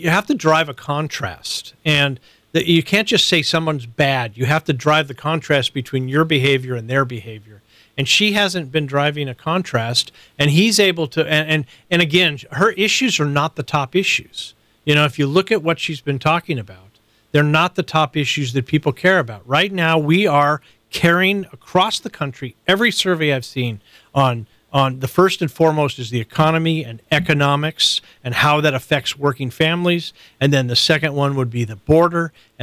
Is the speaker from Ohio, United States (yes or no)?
no; California, United States; You know, I'm from California